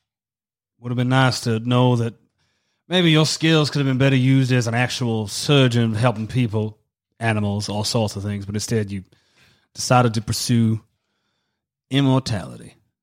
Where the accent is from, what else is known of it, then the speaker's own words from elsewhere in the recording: the South, United States; Yeah. I'm from America, yes.